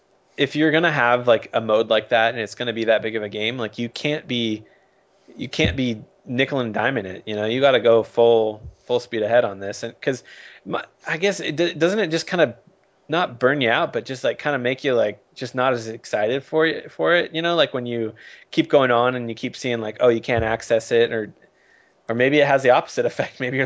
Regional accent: United States; It's the kind of the thing with being an American soccer fan, where it's like, I like certain teams

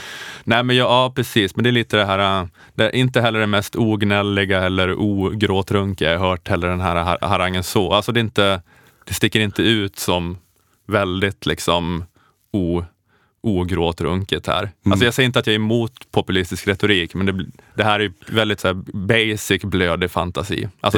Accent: Småland, Sweden; Jag kom från Småland.

